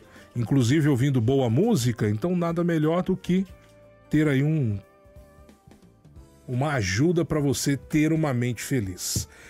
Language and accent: Portuguese; Juiz de Fora, Minas Gerais, Brazil; Lá na minha cidade, lá em Juiz de Fora, eu só conheço uma banca. E Juiz de Fora é a quinta maior cidade do estado de Minas.